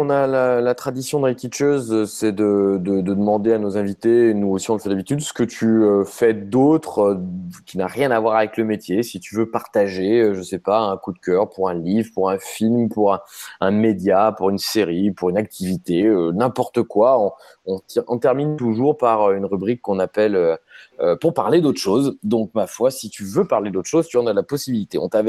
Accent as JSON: {"language": "French", "town": "Saint-Étienne", "region": "Auvergne-Rhône-Alpes", "country": "France", "tie": "born or raised there", "said": "quand je suis dans la grisaille entre la Loire et le Rhône pour aller à Lyon depuis ma ville natale de Saint-Étienne"}